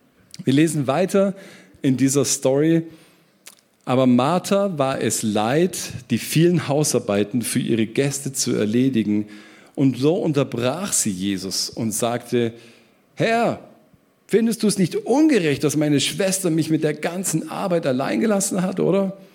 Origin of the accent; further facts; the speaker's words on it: Germany; Es ist auch heute noch, auch wenn wir als Deutsche nicht ganz so leben